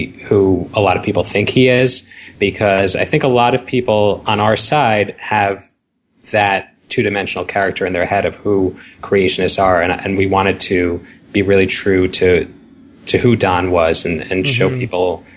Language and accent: English; Northeast, United States; Just coming from my angle, I grew up in the Northeast